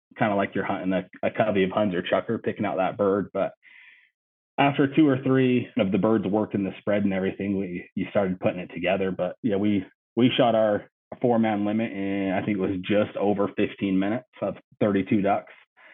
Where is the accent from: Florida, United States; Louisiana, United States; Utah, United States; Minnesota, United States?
Utah, United States; Yeah, I'm not, like I said, I'm from Utah, and I saw more birds in a 20-minute sit than I'd probably see all year in Utah.